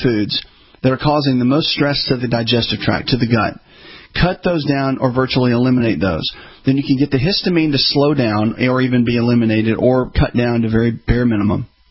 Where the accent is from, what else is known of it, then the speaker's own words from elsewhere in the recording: Tennessee, United States; I grew up in Tennessee. Everybody drank milk, right?